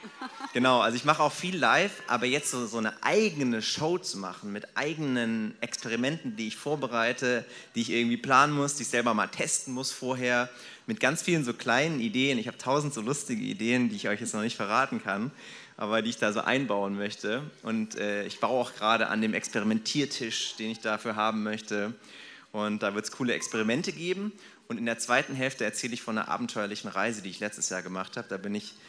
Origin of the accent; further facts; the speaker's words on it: Stuttgart, Baden-Württemberg, Germany; Also ich komme eigentlich aus Stuttgart